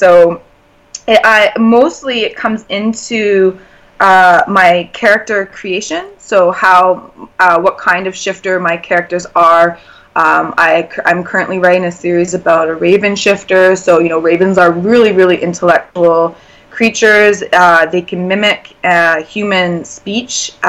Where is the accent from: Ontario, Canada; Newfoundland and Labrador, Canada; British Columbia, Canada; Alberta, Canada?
British Columbia, Canada; And I think it had a lot to do with growing up on the Haida Gwaii and being surrounded by all that beautiful nature and that environment